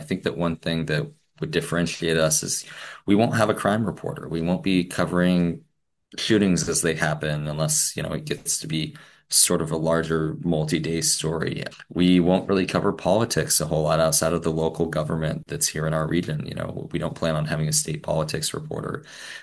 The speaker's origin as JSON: {"language": "English", "town": "Davis", "region": "California", "country": "United States", "tie": "born or raised there", "said": "I mean, well, it's changed a lot since I was growing up in Davis and the 2000s, I guess"}